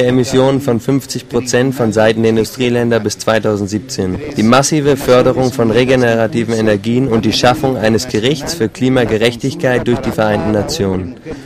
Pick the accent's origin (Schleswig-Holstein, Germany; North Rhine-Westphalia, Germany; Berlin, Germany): Berlin, Germany; born there; ich bin in Berlin geboren, auf unserem schönen Planeten Mutter Erde. Und ja, ich bin hier in Cancun im Moment